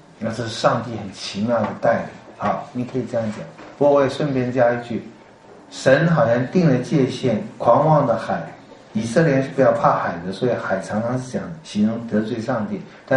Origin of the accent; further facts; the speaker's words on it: Taiwan; 我从台湾来，各位，我不知道你们中国在中国大陆怎么样。我们在台湾呢